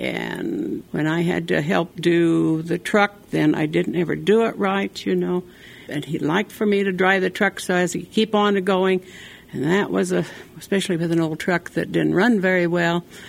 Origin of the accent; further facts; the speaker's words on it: Guernsey, Wyoming, United States; now in Wheatland, United States; from Wheatland, Wyoming, presently, but I grew up in Guernsey, Wyoming, and went to school there and graduated from Guernsey High School.